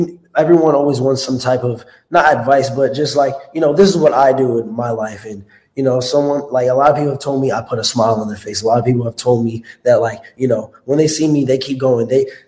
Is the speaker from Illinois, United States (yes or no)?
no; New York, United States; But I'm from New York, but you know, I have a lot. Grew up there.